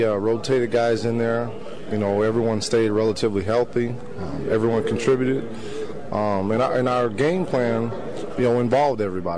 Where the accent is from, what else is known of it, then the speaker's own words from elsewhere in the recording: Midwest, United States; And, you know, growing up in the Midwest, I'm not too unfamiliar with it.